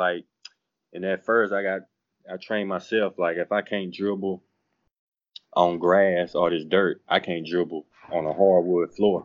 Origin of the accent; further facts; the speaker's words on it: Minden, Louisiana, United States; where I grew up at in Minden, Louisiana, it's like in North Louisiana. And it's, you know, it's the country.